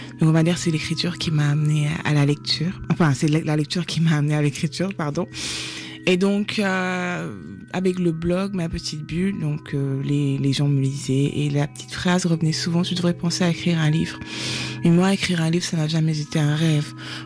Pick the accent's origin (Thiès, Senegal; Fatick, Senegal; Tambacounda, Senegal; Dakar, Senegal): Dakar, Senegal; moved away as an adult; J'ai été biberonnée à la culture poulard, à celle wolof. Je suis née et j'ai grandi à Dakar jusqu'à ma majorité. Je suis venue ici où j'ai vécu une décennie.